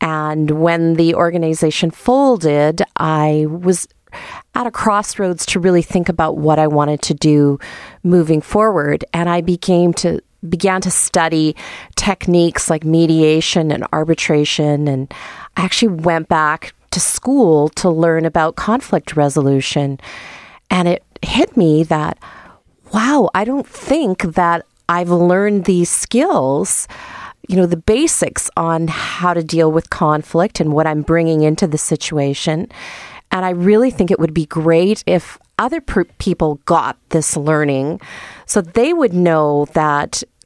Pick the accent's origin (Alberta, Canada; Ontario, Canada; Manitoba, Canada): Manitoba, Canada; Winnipeg; Yeah, I'm born and raised in Winnipeg, so born at the Old Grace Hospital, that is now condos in the Wolseley area, and lived here all of my life.